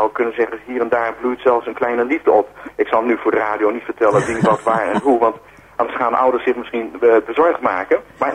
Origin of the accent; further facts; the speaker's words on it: Netherlands; Want je hebt als Nederlander toch een bepaald beeld van Australië.